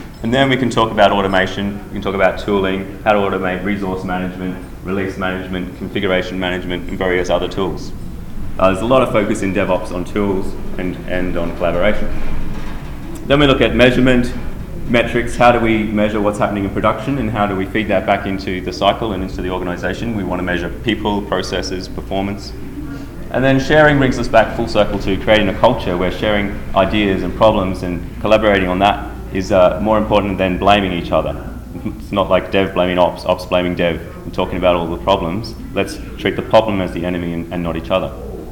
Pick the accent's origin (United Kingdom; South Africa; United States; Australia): Australia; I come from Australia, independent consultant.